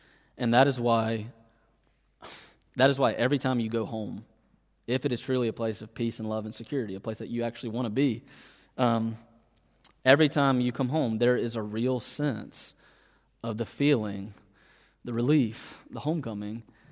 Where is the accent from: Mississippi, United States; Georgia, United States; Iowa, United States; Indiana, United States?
Mississippi, United States; Natchez; moved away as an adult; I grew up in Natchez, Mississippi, right on the Mississippi River in the deep south. It's a small tourist town. It's a beautiful little town. And I was there for 18 years.